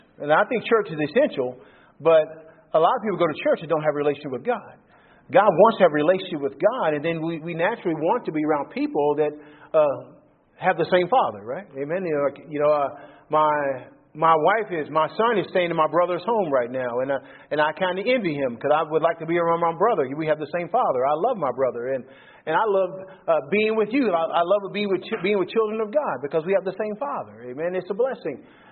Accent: United States; I'm from the United States originally

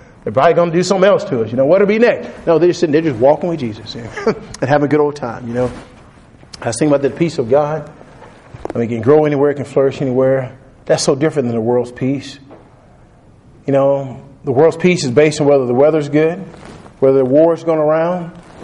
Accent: Texas, United States; when I grew up in Texas, you know, suburbs, kind of in the country a little bit. We had 3/4 acre of land.

